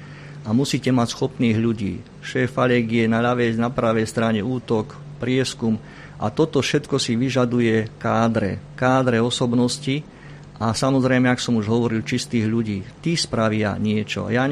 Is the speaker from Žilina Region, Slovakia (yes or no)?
no; Prievidza, Trenčín Region, Slovakia; Ja som neďaleko odtiaľ z Prievidze a veľmi rád mám toto prostredie.